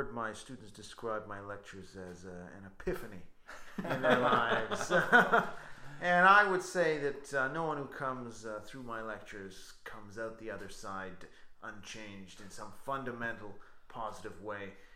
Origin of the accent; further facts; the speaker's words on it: Northern Ireland, United Kingdom; accent: Ulster; That's my Ulster accent for you.